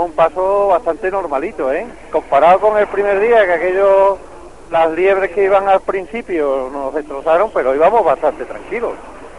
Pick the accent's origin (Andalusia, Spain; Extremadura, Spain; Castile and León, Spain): Andalusia, Spain; Aracena; now in Minas de Riotinto, Spain; soy de Aracena y vivo en Río Tinto.